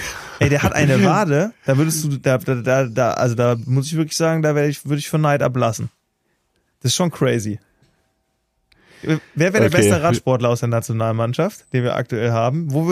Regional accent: Andernach, Rhineland-Palatinate, Germany; Ja, gibt's auch in meiner Heimatstadt Andernach

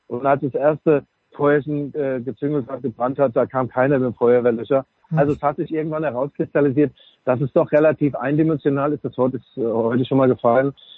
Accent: Mainz, Rhineland-Palatinate, Germany

